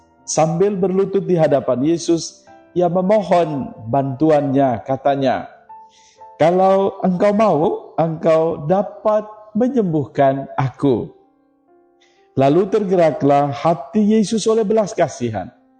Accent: East Nusa Tenggara, Indonesia; Saya punya pengalaman pribadi di tempat saya berasal dari Pulau Lembata.

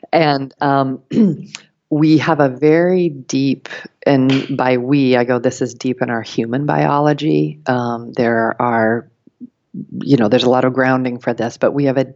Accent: Colorado, United States; I was just back in my home state. I grew up in rural Colorado in the Rockies.

